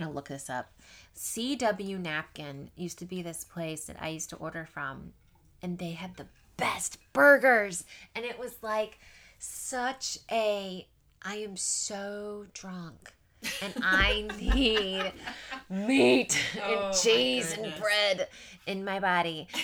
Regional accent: Texas, United States; So I'm from Texas.

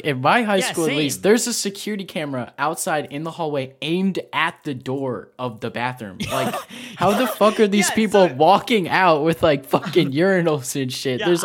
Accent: New York, United States; So I'm from New York, so I'm a Bills fan.

